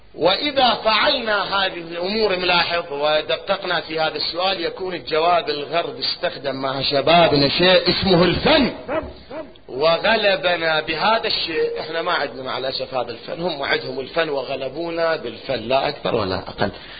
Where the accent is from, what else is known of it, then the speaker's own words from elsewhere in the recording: Iraq; يعني في البحرين لعله تختلف، عندنا بالعراق، بالعراق عندنا مشاعل مثلا